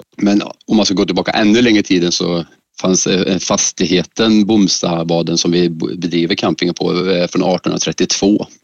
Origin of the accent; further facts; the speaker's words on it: Karlstad, Värmland, Sweden; Jag är ingen skåning. Jag är en värmlänning född och uppvuxen i Karlstad. Och numera driver Bomstadbarnens camping som ligger 1 mil utanför Karlstad.